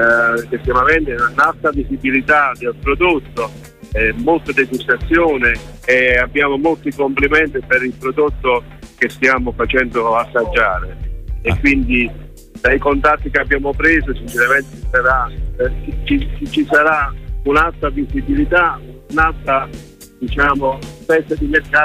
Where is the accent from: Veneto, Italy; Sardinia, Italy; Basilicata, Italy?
Basilicata, Italy; Filiano; Io sono lucano, sono di Filiano.